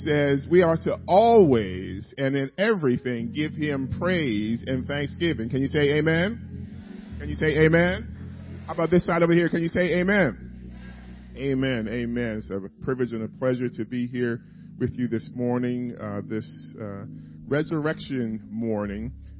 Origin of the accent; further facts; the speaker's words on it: Baltimore, Maryland, United States; born there; And I was born in Baltimore, Maryland, but while he was studying at the Universidad de Mexico in Mexico City.